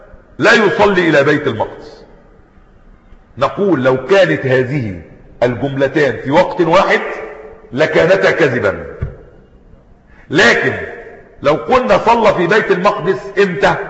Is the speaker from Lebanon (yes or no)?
no; Egypt